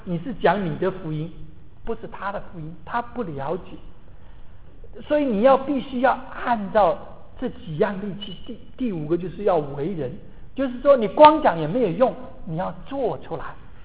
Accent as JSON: {"language": "Chinese", "country": "Taiwan", "tie": "born or raised there", "said": "我1950年诞生在台湾出生，小时候没有穿鞋子的，从小光着脚丫子跑的，"}